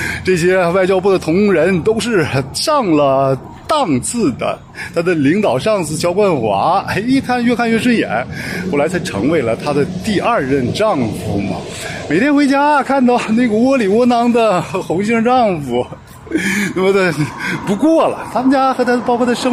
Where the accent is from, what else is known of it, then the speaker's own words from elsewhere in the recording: Northeast China, China; accent: Northeastern Mandarin; 我们东北话，你别隔着锅台上炕